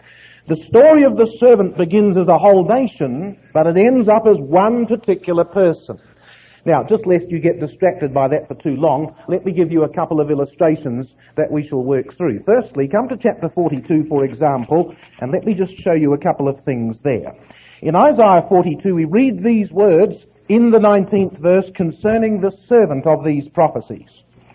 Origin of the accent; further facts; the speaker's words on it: New Zealand